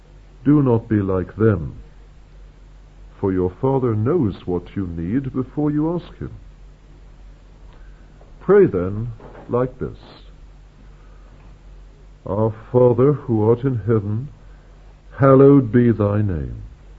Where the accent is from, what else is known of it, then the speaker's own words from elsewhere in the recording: England, United Kingdom; being an Englishman here in Scotland